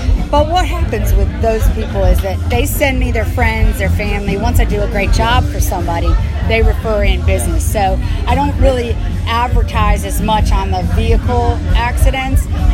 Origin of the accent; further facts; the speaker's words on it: Greenbelt, Maryland, United States; moved away as an adult; also born or lived in Tampa, Florida; I mean, born and raised in Greenbelt. Then I went to Tampa, Florida, and I lived in Tampa, Florida for almost 20 years